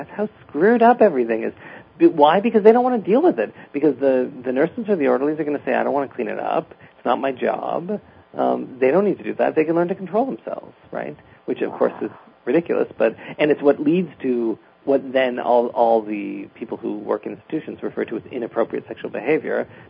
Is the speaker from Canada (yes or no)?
yes; Canada; I mean, I should say I'm Canadian.